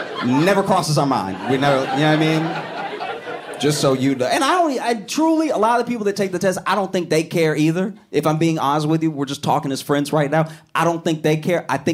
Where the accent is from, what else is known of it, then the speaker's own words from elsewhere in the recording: Louisiana, United States; I grew up in Louisiana, so I knew about Juneteenth being so close to Texas and it was celebrated in Louisiana from a young age.